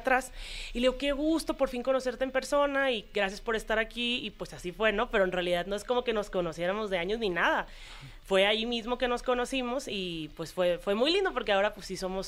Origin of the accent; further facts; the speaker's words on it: Culiacán, Sinaloa, Mexico; De Culiacán. Por eso mi acento.